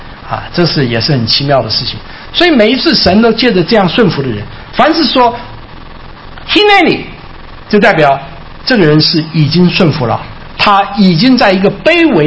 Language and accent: Chinese; Hunan, China; 我是湖南人，这个发字发不出来。你知道我们这湖南人啊，这个喝跟佛字分不出来了